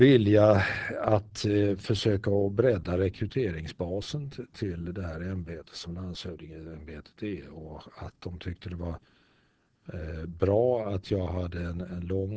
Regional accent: Stockholm, Stockholm County, Sweden; jag är född i Stockholm. Bodde mina 10 första år i Stockholm och uppenbarligen så är det så att språket formas under de här 10 första åren.

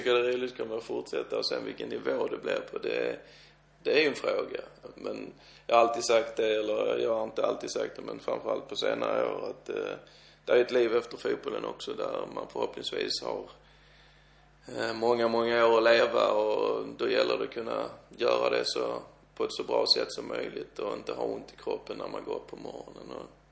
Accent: Helsingborg, Skåne, Sweden; jag är uppväxt i Helsingborg

